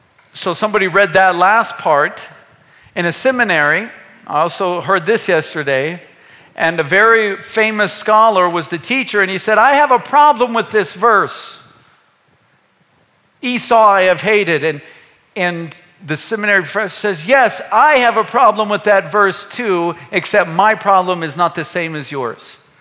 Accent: United States; And by the way, I grew up on the Mississippi River. I used to swim in it. We would fish in it.

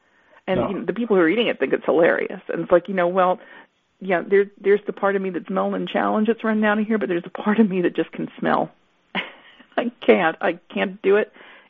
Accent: the South, United States; many, many times growing up in the South, you go into like a little grocery store or something like

